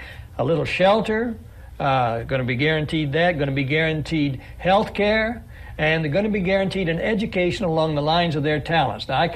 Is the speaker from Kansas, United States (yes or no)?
yes; Kansas, United States; I came from Kansas.